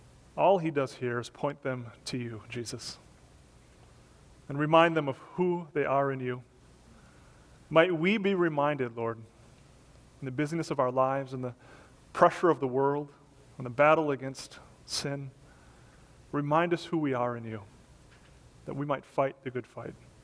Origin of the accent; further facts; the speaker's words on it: Wisconsin, United States; And ironically, like my hometown was number one on our list for our classes up in Wisconsin.